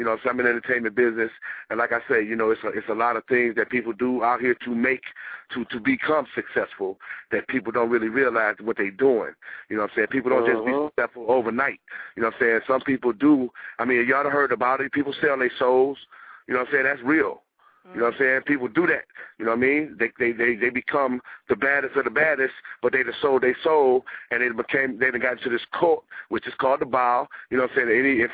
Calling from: Detroit, Michigan, United States; Northern Smoke Radio from Detroit.

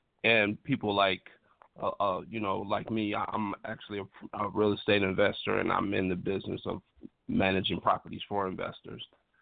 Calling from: Detroit, Michigan, United States; I'm calling from Detroit, Michigan.

